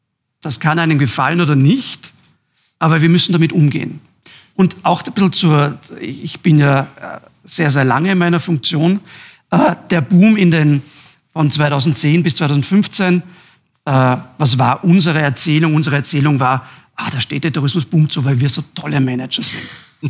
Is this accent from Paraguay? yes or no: no; Jenbach, Tyrol, Austria; born there; die ich mir als gebürtiger Jenbacher traue zu sagen